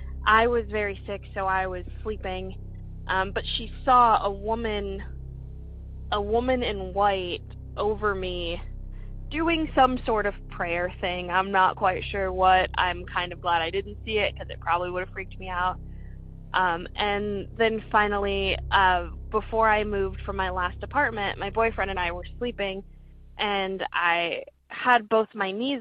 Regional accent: Chicago, Illinois, United States; I'm from Chicago, Illinois.

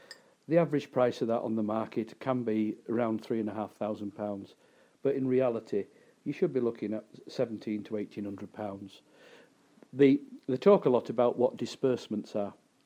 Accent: Keighley, Yorkshire and the Humber, United Kingdom; I got the most amount of beatings when I were in my hometown of Keighley.

